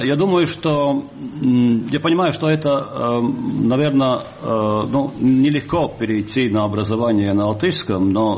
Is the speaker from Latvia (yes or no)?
yes; Latvia; я как единственный латыш, тут должен вернуться к этой дискуссии о языке Латвии